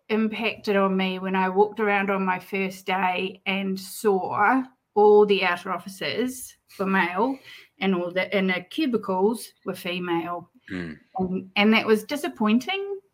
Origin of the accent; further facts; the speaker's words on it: New Zealand; And I'm a Kiwi girl.